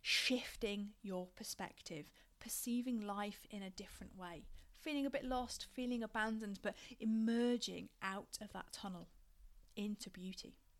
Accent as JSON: {"language": "English", "region": "Yorkshire and the Humber", "country": "United Kingdom", "said": "I'm from Yorkshire, so I'm never going to mince my words"}